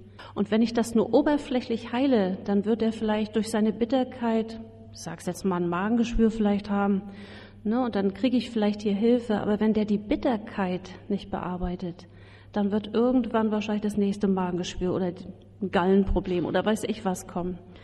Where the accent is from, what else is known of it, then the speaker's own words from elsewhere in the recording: Northern Germany, Germany; Wir sind ja beide aus dem Norden und da gibt es dann auch so diese Einrichtung, dass die Schiffe manchmal ins Trockendock müssen.